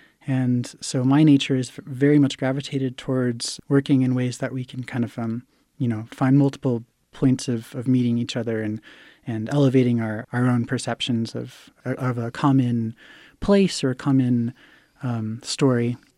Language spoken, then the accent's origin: English; Arizona, United States; And I come from the Navajo Nation, which is another one of these places where there's a lot of these points of tension